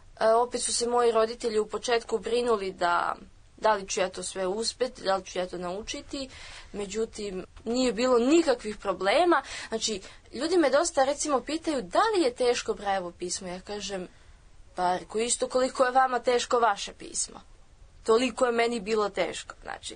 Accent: Belgrade, City of Belgrade, Serbia; born there; Rođena sam u Beogradu 2002. godine, 30. oktobra

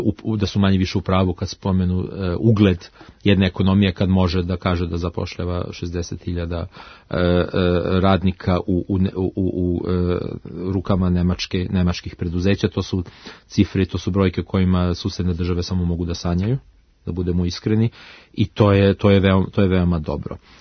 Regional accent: Hanover, Lower Saxony, Germany; Moj rodni grad Hanover je uglavnom se sastoji od male i srednje proizvodnje.

